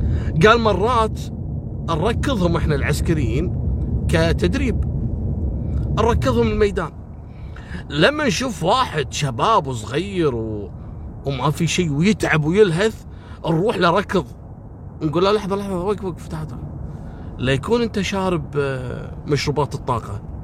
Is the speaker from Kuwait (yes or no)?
yes; Kuwait; في منهم لاعب عندنا في الكويت